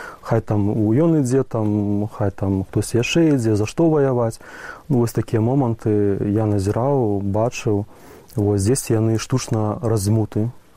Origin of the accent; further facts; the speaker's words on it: Belarus; вона довідалася, що я білорус